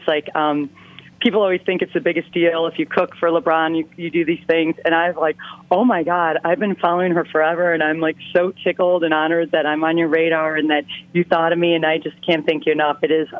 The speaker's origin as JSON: {"language": "English", "town": "Ikaria", "region": "North Aegean", "country": "Greece", "said": "we come from Ikaria, which is the blue zone. And it's an island that people say they forget to die."}